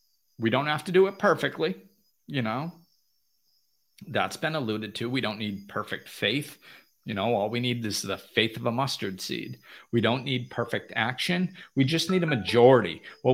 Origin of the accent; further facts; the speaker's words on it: United States; moved away; And if, you know, I'm from the United States, it's now being in another country.